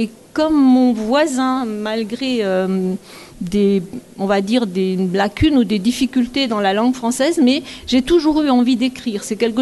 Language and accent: French; Montsolier-les-Mines, France; born there; moved away as an adult; je suis née ici, à Montsolier-les-Mines, en 1958. Je suis partie m'installer en Haute-Savoie pour mon activité professionnelle.